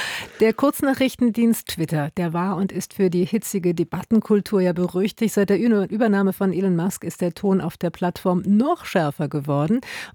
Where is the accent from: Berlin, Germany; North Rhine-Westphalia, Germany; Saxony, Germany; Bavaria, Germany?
Berlin, Germany; Ich komme auch aus Berlin.